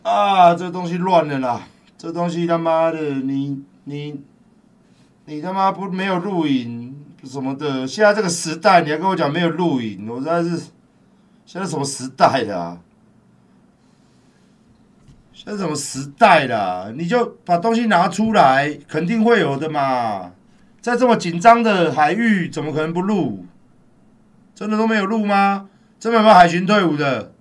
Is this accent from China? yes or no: no; Taiwan; 我们台湾人的命也很珍贵啊